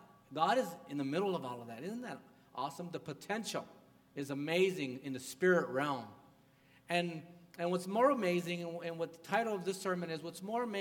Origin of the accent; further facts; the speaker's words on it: Donna, Texas, United States; He was telling me the story when he found out I was from Donna.